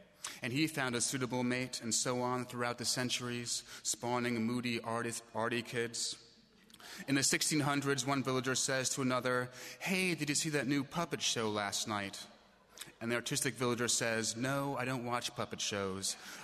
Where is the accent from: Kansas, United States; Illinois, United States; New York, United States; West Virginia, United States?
New York, United States; Manhattan; now in Brooklyn, United States; It was a little embarrassing because I was raised in Manhattan, so I was a little bit of a snob about the other boroughs.